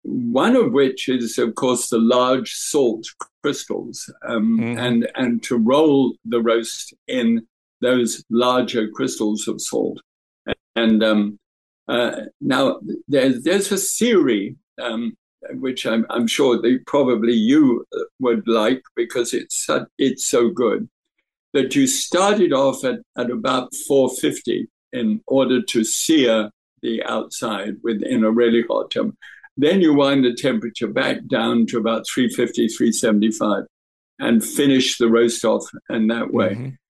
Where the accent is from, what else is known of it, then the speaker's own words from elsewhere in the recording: Scotland, United Kingdom; I'm Scottish, and I was pillaged 500-600 years ago by people from Norway and Sweden.